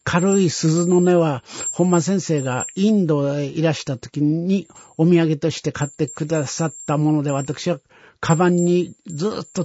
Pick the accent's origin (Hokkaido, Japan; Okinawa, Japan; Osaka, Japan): Hokkaido, Japan; どさんこ同士というせいか、長時間お話ができました。